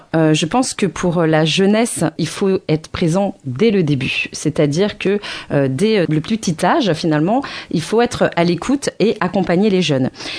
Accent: Bessancourt, Île-de-France, France; parce que moi j'ai grandi à Bessancourt

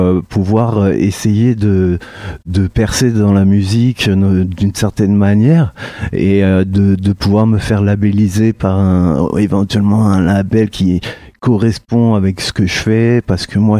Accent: Sannois, Île-de-France, France; Je viens de Sannois, plus exactement.

